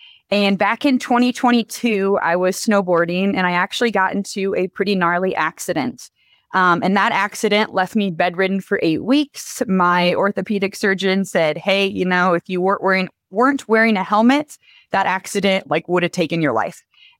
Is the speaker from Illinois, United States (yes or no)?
no; Iowa, United States; now in Montana, United States; Yeah. So like Jackie said … I'm originally from Iowa. I came out to Montana, where I call kind of my base camp right now.